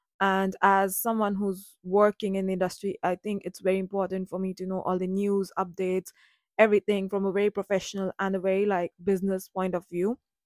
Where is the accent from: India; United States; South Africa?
India; New Delhi, Delhi; So I come from New Delhi, India